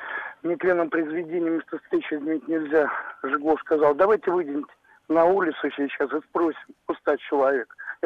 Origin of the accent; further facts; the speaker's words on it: Saint Petersburg, Russia; Я житель сегодняшнего Санкт-Петербурга, но считаю себя ленинградцем.